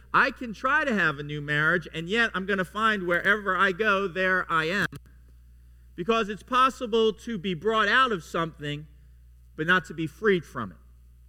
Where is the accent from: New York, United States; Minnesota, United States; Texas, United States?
New York, United States; Long Island; I grew up in New York, in Long Island, or as my people say it, Long Island.